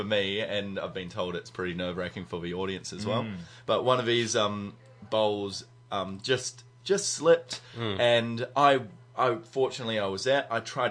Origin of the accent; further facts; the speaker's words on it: Auckland, New Zealand; I'm from Auckland.